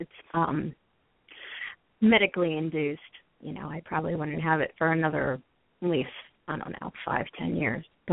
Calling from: New Jersey, United States; I'm calling from New Jersey.

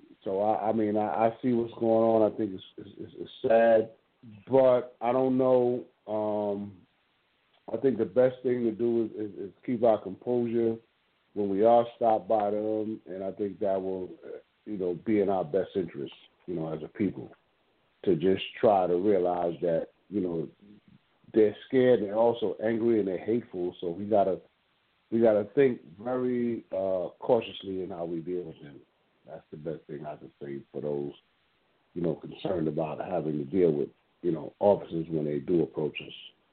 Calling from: Brooklyn, New York, United States; I'm calling from Brooklyn, New York.

